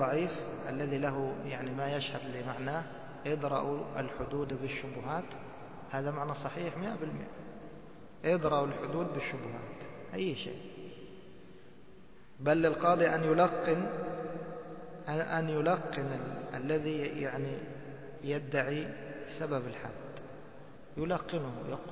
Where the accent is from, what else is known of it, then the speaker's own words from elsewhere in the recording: Egypt; أول شيء يعرض عنه كما يقولون عندنا في مصر طنشة